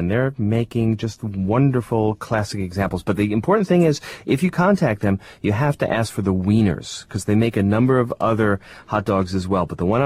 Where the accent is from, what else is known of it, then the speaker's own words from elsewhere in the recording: New York, United States; I grew up in New York, and I also love hot dogs in Chicago.